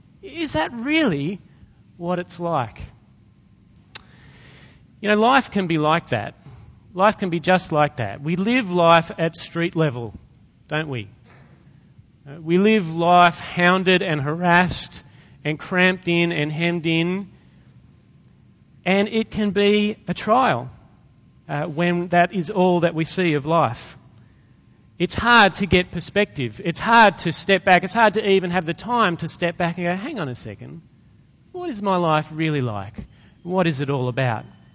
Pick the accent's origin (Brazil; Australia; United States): Australia; Sydney, New South Wales; now in Lismore, Australia; In spite of the fact that I grew up in Sydney, I'm not really a fan of cities.